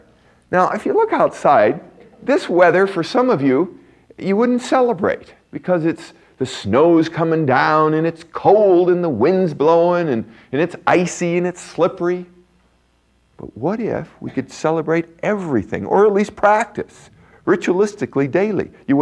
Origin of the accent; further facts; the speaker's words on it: Deadwood, South Dakota, United States; Remember my father, when I was growing up, we grew up in Deadwood, South Dakota. It's up in the mountains.